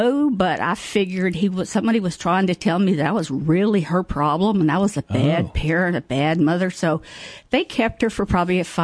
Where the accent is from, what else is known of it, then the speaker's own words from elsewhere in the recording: Waynesboro, United States; But I was born and raised in Waynesboro, lived there all my life, except for a short period when I was about 5 years old. We lived in Whitehall, where my father was a manager for a farm out there.